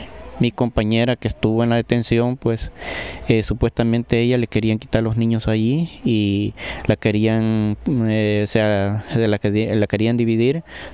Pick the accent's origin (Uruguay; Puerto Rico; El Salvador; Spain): El Salvador; now in United States; nosotros somos centroamericanos, venimos de El Salvador